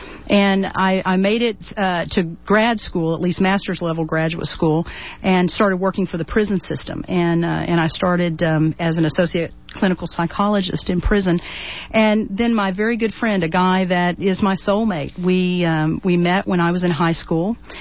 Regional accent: Houston, Texas, United States; also born or lived in Little Rock, Arkansas; But my family moved to Texas when I was about 3 or 4 years old. So I am very much a proud naturalized Texan. Have lived in Texas the rest of my life thus far. And grew up in Houston primarily in Spring Branch on the west side.

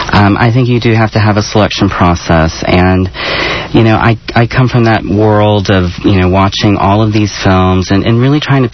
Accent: Houston, Texas, United States; that speaks to growing up in the Houston area.

